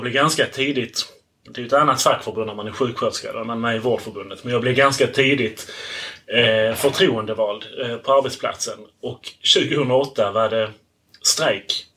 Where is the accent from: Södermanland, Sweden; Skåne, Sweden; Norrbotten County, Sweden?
Skåne, Sweden; Munka Ljungby; Jag är ju uppväxt i Munka Ljungby utanför Ängelholm och hade rätt så nära till Klippan.